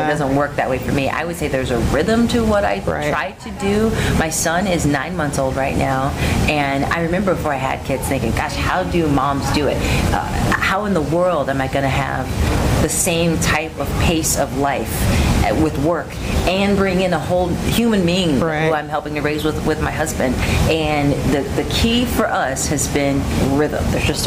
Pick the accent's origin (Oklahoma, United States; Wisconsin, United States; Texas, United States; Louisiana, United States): Texas, United States; accent: Texan; Or sometimes I call it that deal, which, see, there's my accent coming out.